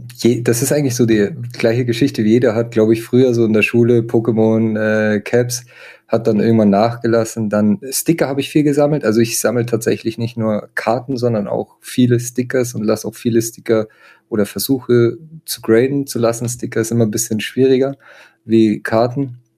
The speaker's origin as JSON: {"language": "German", "region": "Bavaria", "country": "Germany", "said": "Das ist bei uns in Bayern ist das so ein bisschen anders"}